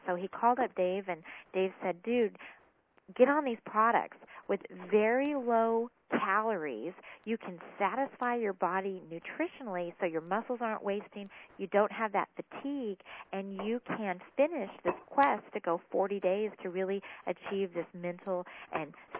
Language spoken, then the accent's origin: English; United States; growing up in America, we don't very often go to bed hungry.